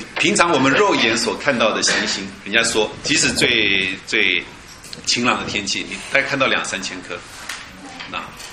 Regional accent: China; 我们中国人叫银河，对不对？

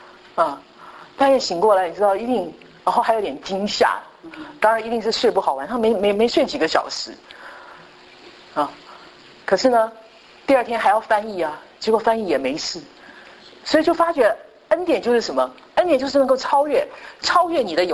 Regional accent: China; 那我们中国人的话比较会看人家的缺点

